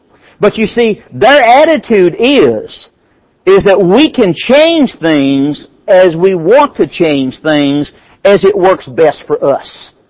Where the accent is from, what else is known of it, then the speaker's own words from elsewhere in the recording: United States; number one, I'm white, number two, I'm American